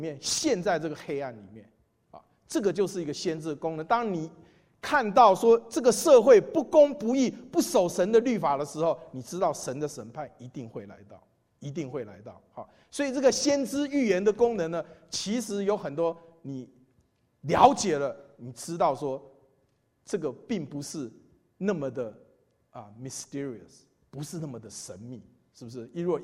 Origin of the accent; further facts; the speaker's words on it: Taiwan; 是不是我是台湾来的